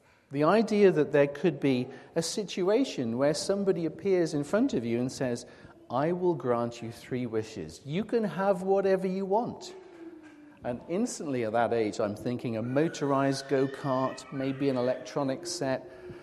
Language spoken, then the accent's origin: English; Newton Abbot, South West England, United Kingdom; I grew up in Newton Abbot as a child.